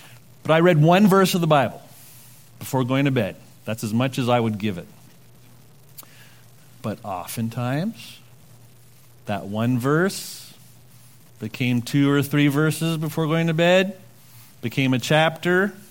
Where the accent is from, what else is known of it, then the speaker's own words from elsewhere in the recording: Montreal, Quebec, Canada; So I never even thought there was a person called God, and I never heard the name of Jesus. This is growing up in Montreal, except as a swear word. This is growing up in Montreal.